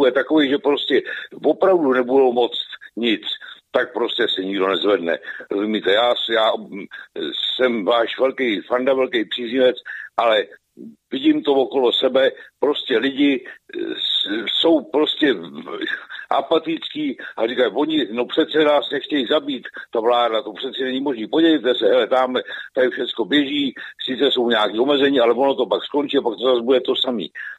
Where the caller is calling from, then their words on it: North Bohemia, Czechia; tady posluchač ze severních Čech